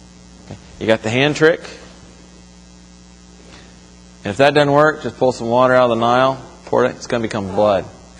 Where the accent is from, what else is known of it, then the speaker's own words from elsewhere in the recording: Florida, United States; I'll tell you, I was born and raised in Florida. I've been face to face with big snakes.